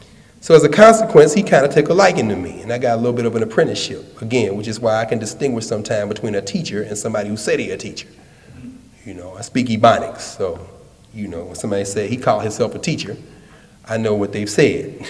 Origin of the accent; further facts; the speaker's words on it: the South, United States; to the degree that I'm from the South, so I got home training.